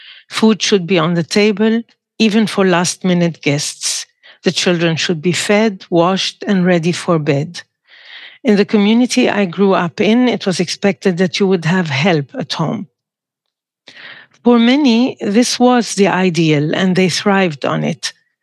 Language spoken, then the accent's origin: English; Lebanon; Growing up in Lebanon as a young girl was relatively easy and free of worry.